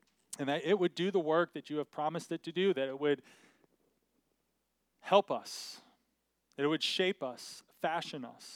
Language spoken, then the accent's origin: English; Michigan, United States; I grew up in Michigan cheering for Michigan Wolverines